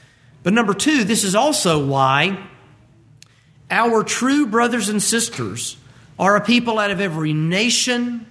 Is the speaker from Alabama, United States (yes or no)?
yes; Birmingham, Alabama, United States; also born or lived in Huntsville; I was born in Birmingham, Alabama. I've lived in Birmingham, in the Birmingham metro, and I have lived in Huntsville, Alabama. These are the only places that I have ever called home